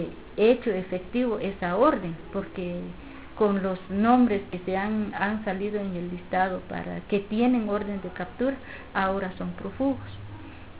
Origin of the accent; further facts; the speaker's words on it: Guatemala; Y esto pues como guatemaltecos, ¿a quién vamos a confiar?